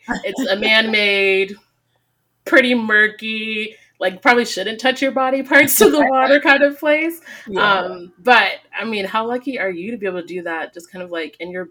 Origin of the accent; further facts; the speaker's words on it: California, United States; now in Arizona, United States; As a Californian myself, replaced many, many times. Now I'm in Arizona, but I claim California and West Coast very hard.